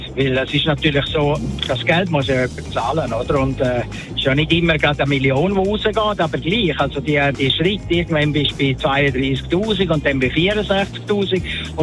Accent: Switzerland; Und bei uns in der Schweiz ist es halt wahnsinnig schwierig, um so etwas zu refinanzieren.

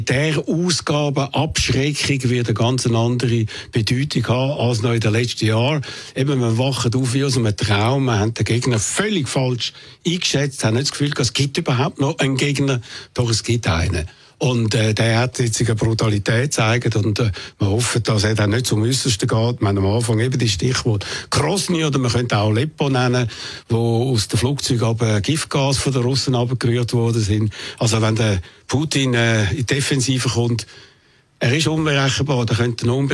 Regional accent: Switzerland; Und wir als Schweizer müssen, ist meine Meinung, da auch Farbe bekennen

